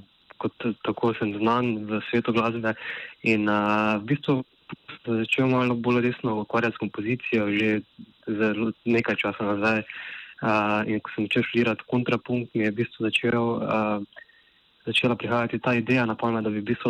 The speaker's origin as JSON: {"language": "Slovenian", "region": "Drava", "country": "Slovenia", "tie": "born or raised there", "said": "pa prihaja iz mojih domačnih krajev, torej iz iz okolice Ptuja"}